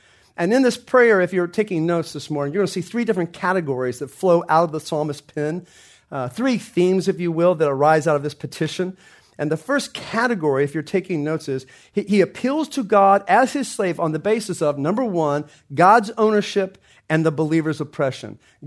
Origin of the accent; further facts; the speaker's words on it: Oklahoma, United States; because my accent was so big and so thick, I cut it out instantly after that. But because I didn't want to go around. I'm going like, what am I less than? Because I'm, you know, from Oklahoma